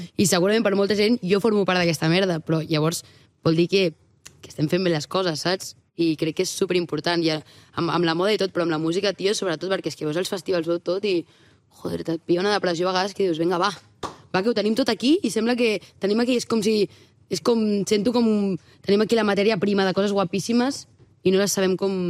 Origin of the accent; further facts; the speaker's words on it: Vilassar de Mar, Catalonia, Spain; Jo sóc una tia de Vilassar de Mar i de cop tots els modernos de Barcelona